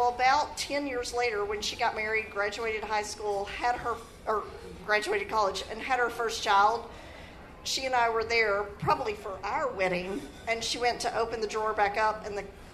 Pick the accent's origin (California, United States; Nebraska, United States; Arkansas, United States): Arkansas, United States; Texarkana; Okay, so I grew up in Texarkana, Arkansas.